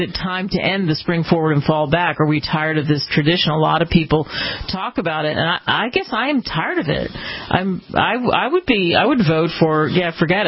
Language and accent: English; Philadelphia, Pennsylvania, United States; I grew up in Philly where, yeah, it was cold and we could get that weird snowstorm, but not usually.